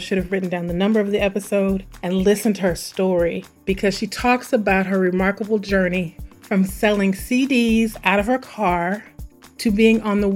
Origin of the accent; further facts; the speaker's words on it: Missouri, United States; accent: Missouri country accent; And suddenly I get this country accent. It's like my Missouri country accent comes back. I've worked so hard to sound urban.